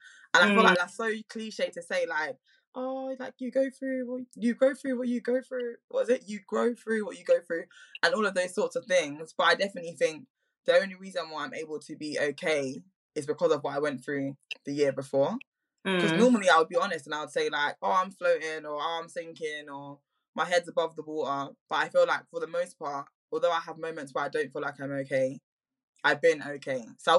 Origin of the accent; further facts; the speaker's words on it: England, United Kingdom; born there; I was born in England.